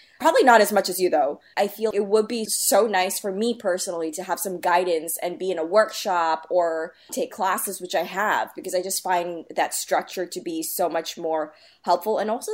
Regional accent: New York, United States; I grew up in Long Island, and my town is known, majority are Jewish people.

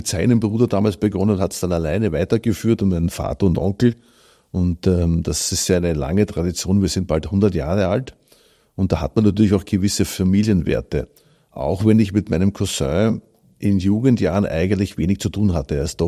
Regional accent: Burgenland, Austria; ich bin im Burgenland aufgewachsen, aber wir sind uns unserer Herkunft schon sehr wohl bewusst.

